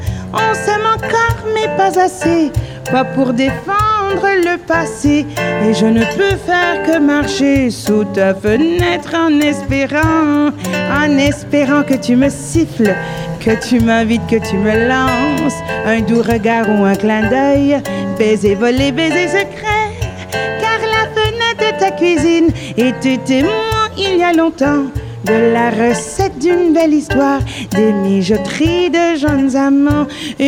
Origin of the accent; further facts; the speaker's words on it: Sudbury, Ontario, Canada; now in Toronto, Canada; ici, on est chez moi, à Toronto, où j'habite depuis 9 ans, plus ou moins. Mais je suis née et j'ai grandi dans le nord de l'Ontario, dans une belle ville qui s'appelle Sudbury, Ontario.